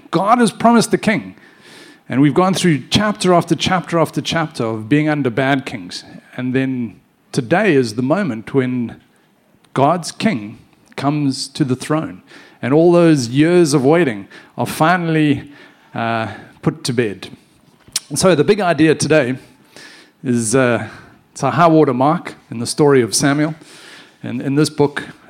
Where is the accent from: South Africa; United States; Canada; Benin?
South Africa; I come from South Africa, if you don't know. Born in 1976. And so that put me at age 17 in April of 1994.